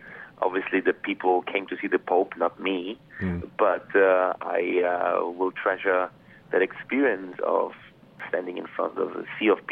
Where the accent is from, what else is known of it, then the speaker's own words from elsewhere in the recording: Italy; also born or lived in Vienna, Austria; I speak German because I was born in Vienna. I speak Italian because my parents are from Naples and I lived in Italy. I was brought up there and spoke it at home as well, English, French, and Spanish in school.